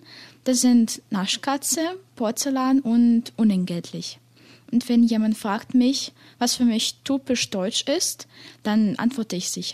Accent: Belarus; born there; German is a second language; Ich bin in Belarus im Jahr 2000 geboren. Ich lerne Deutsch

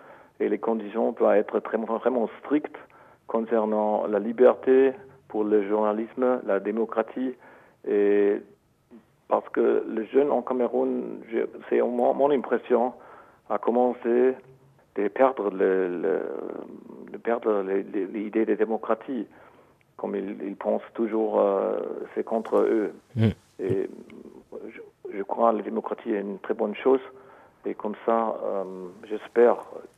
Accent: Germany; French is a second language; nous ne sommes pas anglais, nous ne sommes pas français, comme ça, nous avons aussi des expériences avec les décentralisations qui marchent très bien chez nous en Allemagne.

